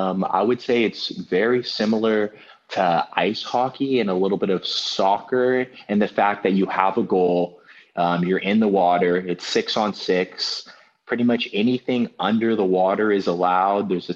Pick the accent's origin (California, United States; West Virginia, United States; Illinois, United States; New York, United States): California, United States; Long Beach; I think I'm from Long Beach, and Long Beach is a very diverse community demographically and culturally.